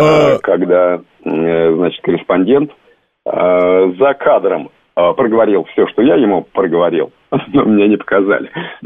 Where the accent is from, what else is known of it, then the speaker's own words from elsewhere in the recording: Kupavna, Moscow Oblast, Russia; я из Купавны, и я прекрасно помню, мне было 10 лет